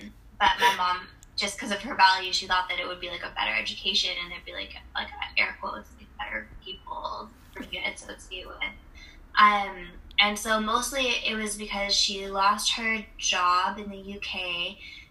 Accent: Vancouver, British Columbia, Canada; also born or lived in England; But I spent a little bit of time, actually a large chunk of my childhood, living in England. Nice. And then moved back to Vancouver for high school, lived in Victoria for a bit, but I feel like mostly I'm from here, from Vancouver.

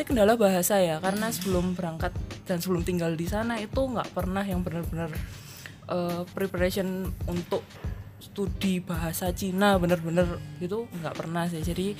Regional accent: Malang, East Java, Indonesia; Perantauan sejauh ini kan aku asli Malang, merantau di Surabaya.

